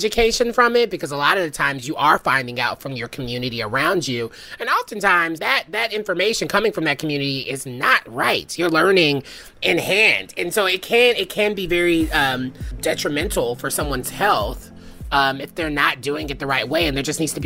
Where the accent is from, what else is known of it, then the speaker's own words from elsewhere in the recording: Bible Belt, United States; So sex ed for me was very traditional. I grew up in the Bible Belt, so it was very heteronormative.